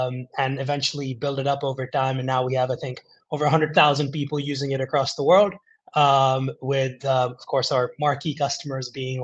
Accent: India; So I grew up in India. You know, we have about 1.5 billion people here

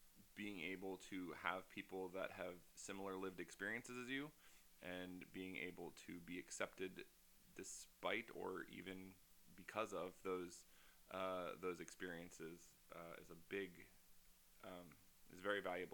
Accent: Delaware, United States; born there; moved away as an adult; now in Colorado, United States; I was born in Delaware, in the spring of 1982, so that's also a millennial perspective. I joined the Air Force and moved to Colorado, where I now claim is home.

